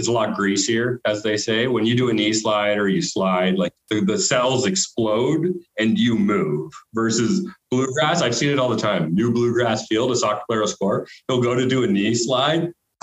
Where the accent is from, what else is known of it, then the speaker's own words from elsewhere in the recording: Barbados; born there; I was born in Barbados, so I don't need work permits.